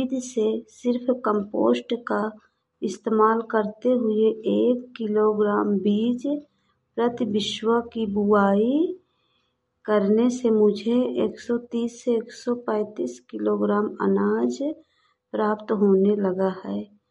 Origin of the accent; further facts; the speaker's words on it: Baburai Jahanpur, India; गांव बाबूराय जहांपुर, ब्लॉक बाबागंज की रहने वाली हूं।